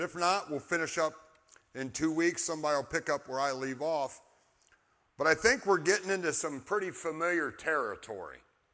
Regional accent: Ontario, Ohio, United States; The corn likes hot temperatures and rain, from what I've always heard growing up in Ontario, Ohio.

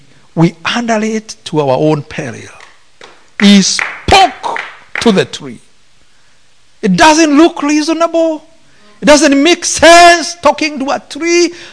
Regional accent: Kenya; I come from Kenya. 26 is very hot because it's 26 Celsius.

